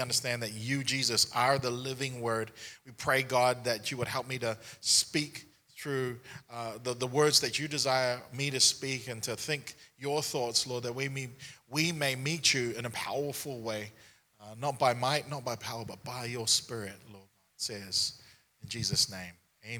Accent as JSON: {"language": "English", "region": "Auckland", "country": "New Zealand", "tie": "born or raised there", "said": "I remember growing up in New Zealand, in Auckland, New Zealand. Now, where I lived is an area called Mount Wellington in East Auckland."}